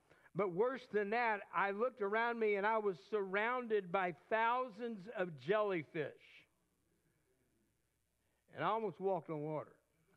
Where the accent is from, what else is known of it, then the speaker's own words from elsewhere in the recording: Lake Jackson, Texas, United States; Many of you know I grew up in Texas. My dad pastored all over the state of Texas. I call Lake Jackson, Texas, home because that's where I lived 10 years, went to high school there.